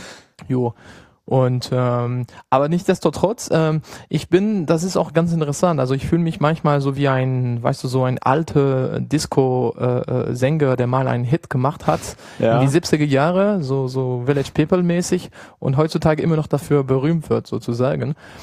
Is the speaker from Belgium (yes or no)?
yes; Belgium; first language French; German is a second language; now in Germany; Ich komme ursprünglich aus Belgien, aber bin seit zehn Jahren in Deutschland. Das heißt, ich fühle mich eher deutsch mittlerweile.